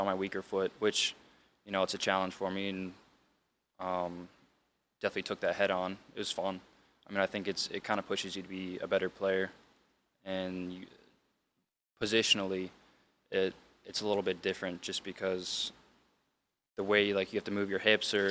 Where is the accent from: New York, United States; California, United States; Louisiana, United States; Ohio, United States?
California, United States; San Diego; born there; Well, so I was born in San Diego. I lived there until I was like five, but I don't really remember it too much